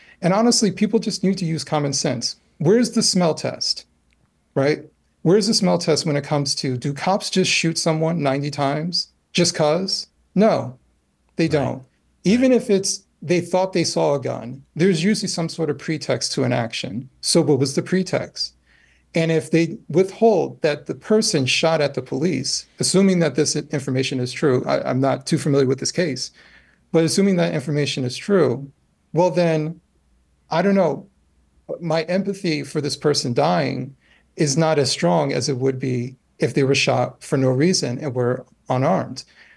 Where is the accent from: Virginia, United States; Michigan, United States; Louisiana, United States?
Michigan, United States; Detroit; born there; also born or lived in New Jersey; We moved a lot. I was born in Detroit, but I've lived in four states before the age of 18. But I tell people from New Jersey. I've lived in Jersey for 20 plus years.